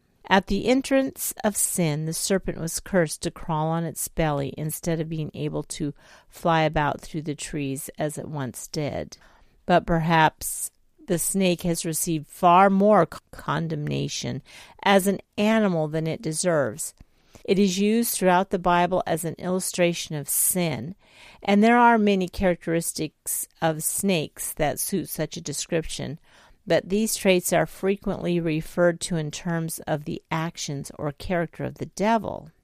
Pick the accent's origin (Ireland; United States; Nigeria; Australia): Nigeria; And growing up in Nigeria, we had tons of snakes.